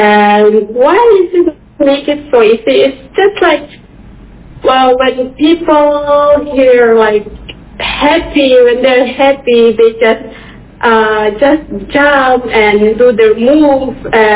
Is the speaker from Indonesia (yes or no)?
yes; Serui, Papua, Indonesia; So I, in Papua, I'm originally from Serui. So, but sadly, my grandfather or grandma, they never teach us how to speak in our language.